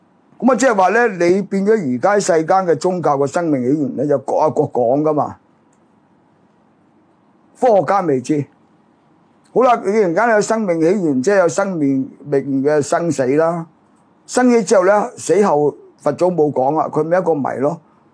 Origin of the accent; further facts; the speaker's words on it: Hong Kong; 咁我哋香港人，你有冇净系你有鬼啊？